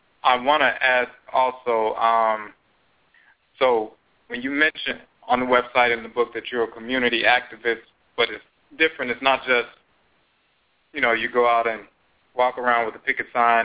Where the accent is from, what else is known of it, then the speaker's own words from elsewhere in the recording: Chicago, Illinois, United States; Like, for example, I'm from Chicago, so there's a certain regions, there are differences in regions.